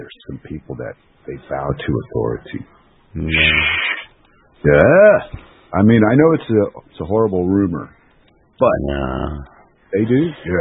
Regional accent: United States; I'm such an American here. It's so weird.

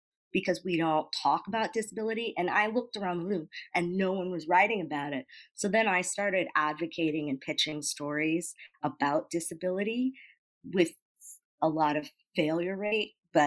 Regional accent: St. Louis, Missouri, United States; I grew up in St. Louis, so there's not a ton of us there.

